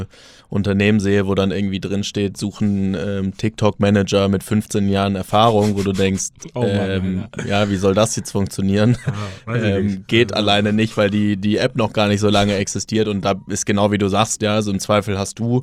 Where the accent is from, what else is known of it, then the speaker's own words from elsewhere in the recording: Germany; Ja, ich glaube, da können wir als Deutsche auch noch so ein bisschen was dazulernen.